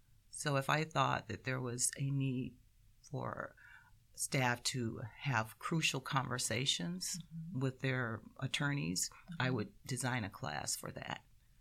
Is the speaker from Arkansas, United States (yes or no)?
yes; Hope, Arkansas, United States; born there; I was born in Hope, Arkansas, September 25th, 1952.